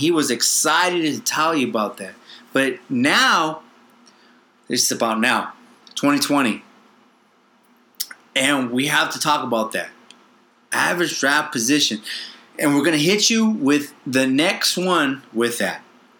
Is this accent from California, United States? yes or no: yes; California, United States; At least in our state, we're from California.